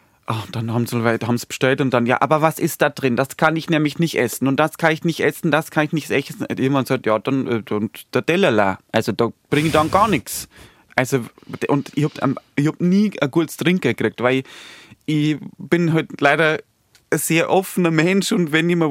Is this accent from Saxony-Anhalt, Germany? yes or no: no; Bavaria, Germany; Ich wollte damals irgendwie zum Radio bei uns in Niederbayern.